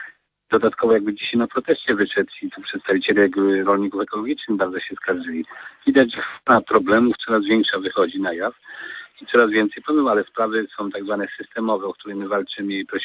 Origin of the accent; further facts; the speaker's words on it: Lublin Voivodeship, Poland; No tak, jest to moje województwo, ja spod Zamościa pochodzę